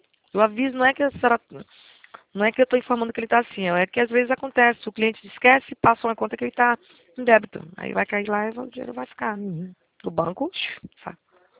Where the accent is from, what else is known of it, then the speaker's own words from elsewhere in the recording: Northeast Region, Brazil; Eu sou do Nordeste também. Sei o que é isso.